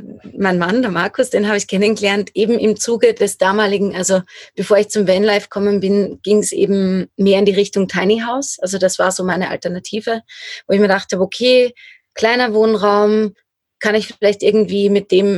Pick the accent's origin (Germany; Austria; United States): Austria; Lower Austria; 30 Jahre jetzt, jung und ich komme aus Niederösterreich ursprünglich. Wir sind mittlerweile in der Steiermark, im Sommer vor allem und im Winter halt im Van unterwegs.